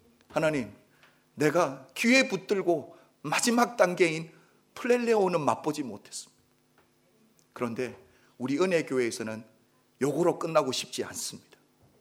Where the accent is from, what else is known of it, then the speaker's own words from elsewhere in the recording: California, United States; 저희는 캘리포니아 사람이니까 외부 사람도 이런 소식을 듣는데